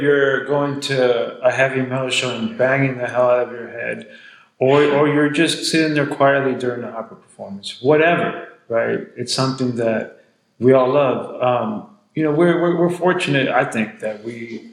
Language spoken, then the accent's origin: English; Texas, United States; There's, we get labeled because we're from Texas